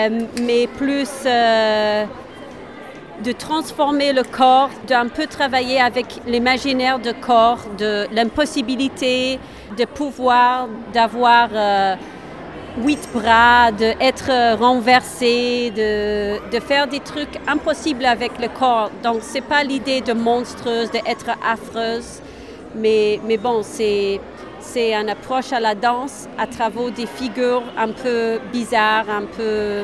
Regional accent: Scotland, United Kingdom; French is a second language; now in Berlin, Germany; Oui, je suis écossaise, mais je viens de Berlin

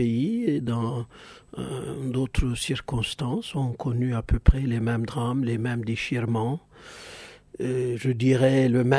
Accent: Manisa, Turkey; Du côté de ma famille maternelle, je peux dire que je suis originaire de l'ouest de la Turquie, de la petite ville de Manisa

